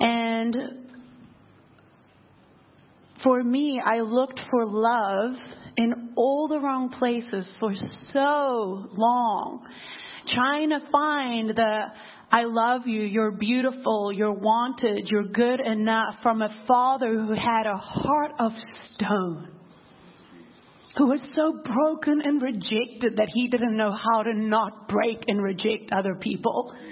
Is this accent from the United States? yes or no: no; Cape Town, Western Cape, South Africa; So, Pastor already said, I'm from Cape Town, South Africa.